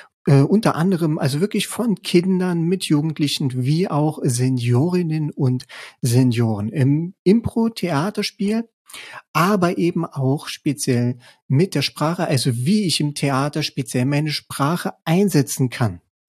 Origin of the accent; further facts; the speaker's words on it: Saarland, Germany; ja, ich bin Saarländer